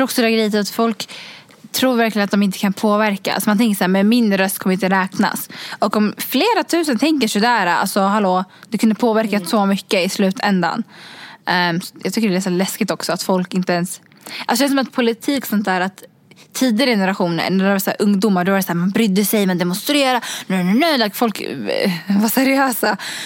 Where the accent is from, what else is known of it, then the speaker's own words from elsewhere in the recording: Sweden; born there; nej, men om man är nyare i samhället, okej, men jag är född här.